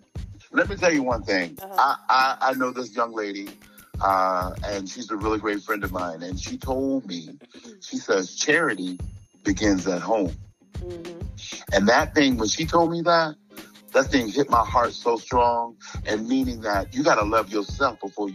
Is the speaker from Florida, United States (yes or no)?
yes; Gainesville, Florida, United States; also born or lived in Jacksonville; Well, I was born and raised in Florida. I'm a Florida boy, all the way, full-hearted.